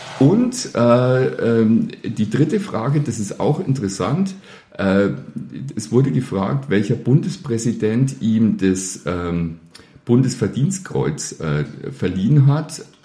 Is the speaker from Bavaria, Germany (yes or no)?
yes; Bavaria, Germany; als bei uns in Oberfranken Topwurst.